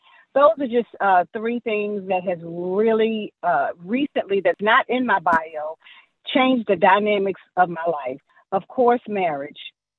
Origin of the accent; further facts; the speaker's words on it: Newport News, Virginia, United States; now in Waldorf, United States; I'm actually from Newport News, Virginia, residing now in Waldorf, which you did speak about that in the bio.